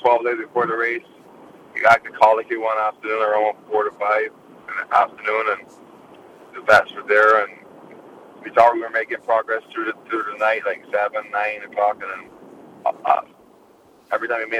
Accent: Barbados; I remember growing up in Barbados watching Sweet Alex in those races

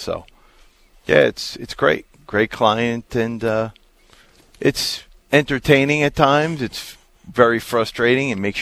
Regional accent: Tenafly, New Jersey, United States; New Jersey.

